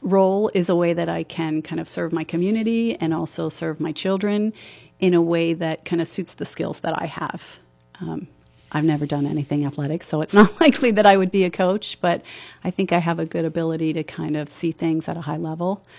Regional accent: Butler, United States; Well, I am a native of Butler. I've been living here my whole life. I was born in Meridian.

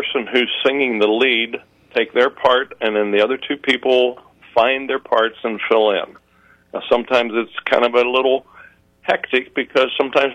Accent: Keppel Corners, Texas, United States; I am born and raised in the Keppel Corners area. I went to Carnes City High School, graduated in 1970.

